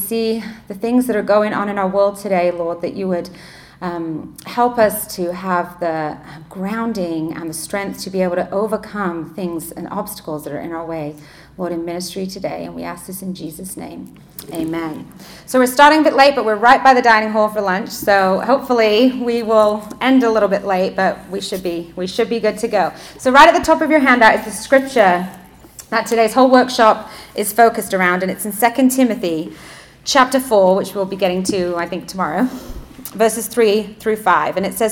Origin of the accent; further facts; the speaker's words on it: England, United Kingdom; now in United States; originally I'm from England, if you can tell. I don't know. I mean, I'm so American now, my family say. So, but I was born and raised in England.